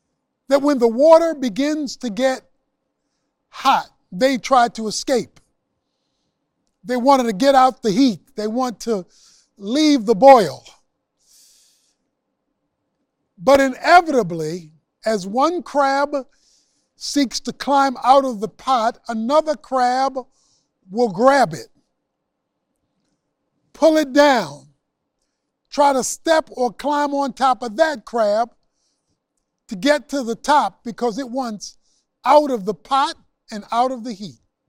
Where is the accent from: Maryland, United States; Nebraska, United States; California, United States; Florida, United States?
Maryland, United States; Baltimore; One of the things that I loved to do growing up in Baltimore, and in fact still love to do, is eat steamed crabs.